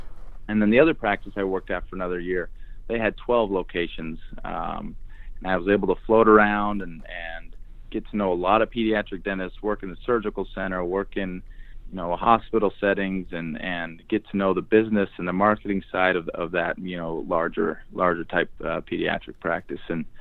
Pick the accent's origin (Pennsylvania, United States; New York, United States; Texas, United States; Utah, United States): Utah, United States; Salt Lake City; So I grew up in Salt Lake City, Utah. Did undergrad at Southern Utah University.